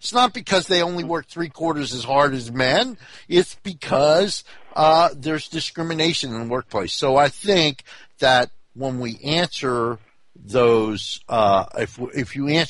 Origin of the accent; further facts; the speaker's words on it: New Jersey, United States; also born or lived in Montgomery County, Maryland; I think I grew up first in North New Jersey, and then I moved to Montgomery County, Maryland. So I went from one of the nastiest inner cities in the 1960s to one of the wealthiest counties in America.